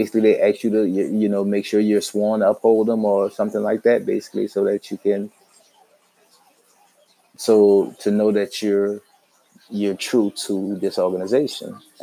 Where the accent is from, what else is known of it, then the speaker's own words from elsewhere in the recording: New Orleans, Louisiana, United States; And I grew up in New Orleans, which is one where it's, we kind of, you know, it's real. Southern hospitality is real, basically, there.